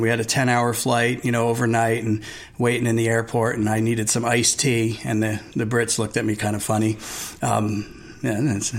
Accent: Arizona, United States; well, yeah, I'm from Arizona. We like carry our guns, you know, we carry them around, right?

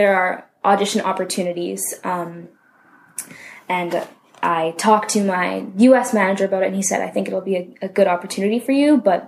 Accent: Canada; going in as a Canadian or like a foreigner, wherever you may be from, you don't have the upper hand.

